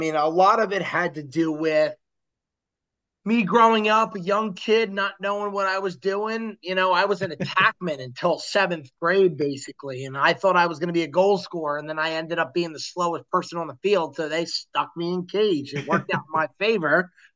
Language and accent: English; Springfield, Pennsylvania, United States; But at the same time, you know, growing up in Springfield, rich lacrosse culture.